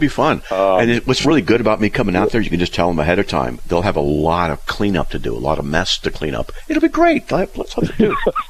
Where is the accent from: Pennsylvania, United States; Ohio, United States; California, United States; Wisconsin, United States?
California, United States; Yeah, I don't mind driving either, because I'm from Southern California.